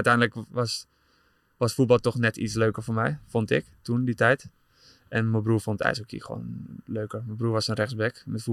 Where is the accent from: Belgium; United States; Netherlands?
Netherlands; denk ik iets meer Fins dan Nederlands. Alleen, ik kan dat ook. Dat heb ik natuurlijk hier... ben ik opgegroeid in Nederland. Ja. Dus een mix van beide.